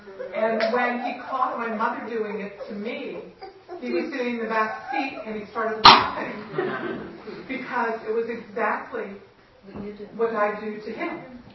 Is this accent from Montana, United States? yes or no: yes; Montana, United States; I grew up in Montana, and I moved back